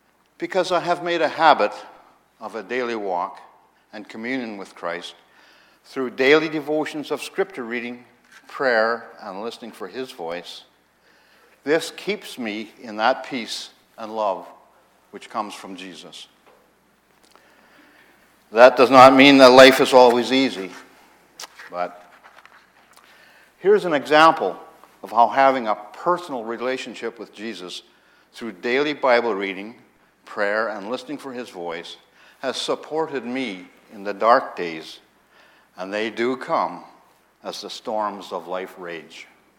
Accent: Dryden, Ontario, Canada; moved away as an adult; also born or lived in Red Lake; now in Toronto, Canada; I was born in Red Lake, Ontario, and then later moved to Dryden, which are both in northwestern Ontario, where I grew up.

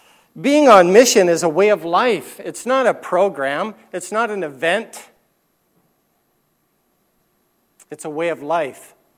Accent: Canada; I'm a Canadian, and I'm a missionary to Canada.

